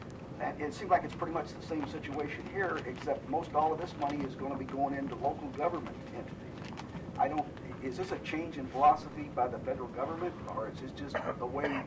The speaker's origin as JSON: {"language": "English", "region": "Midwest", "country": "United States", "said": "I came here about 35, 36 years ago. I come from the Midwest, where there's a lot of farms."}